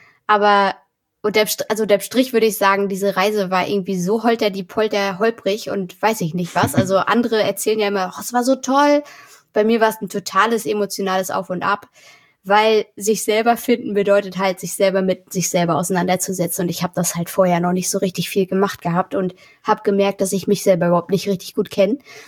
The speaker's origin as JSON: {"language": "German", "region": "Mecklenburg-Vorpommern", "country": "Germany", "tie": "born or raised there", "also_born_or_lived": "Berlin", "said": "Genau, nach Mecklenburg, auf so ein kleines Dorf. Und da haben auch nur 70 Leute gewohnt, also es war wirklich Dorf."}